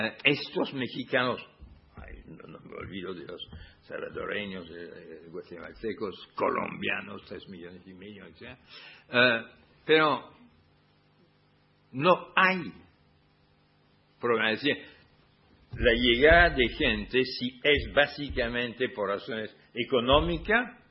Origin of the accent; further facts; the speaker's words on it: France; Spanish is a second language; incluso hay cosas que casi no se nota en mi país, es extraordinario. Durante la primera mitad de la primera parte del siglo XX, el porcentaje de población inmigrada en Francia